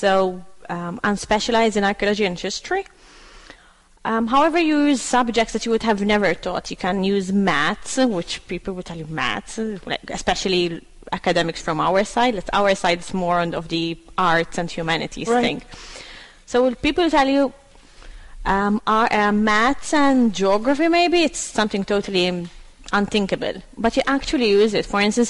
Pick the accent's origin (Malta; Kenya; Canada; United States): Malta; I'm actually from Zurich, which is on the other side of the island.